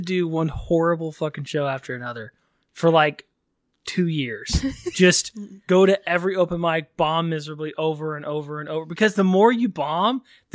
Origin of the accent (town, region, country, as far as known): Texas, United States; born or raised there; moved away as an adult